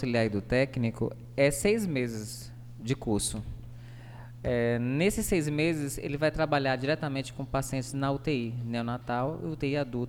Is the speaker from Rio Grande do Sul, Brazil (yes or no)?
no; Feira de Santana, Bahia, Brazil; Eu sou baiano, de Feira de Santana.